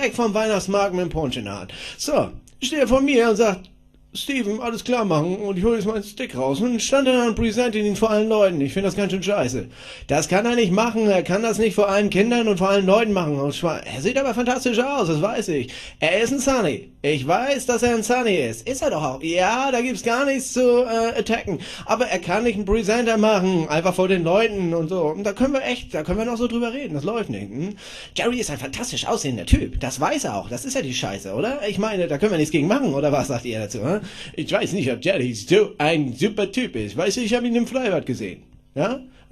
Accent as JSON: {"language": "German", "town": "Kiel", "region": "Schleswig-Holstein", "country": "Germany", "said": "Ich komme auch aus Kiel. Ich kenne mich aus."}